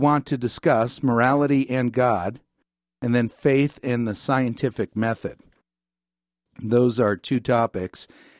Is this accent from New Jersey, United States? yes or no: yes; New Jersey, United States; Yeah, I'm from Passaic County.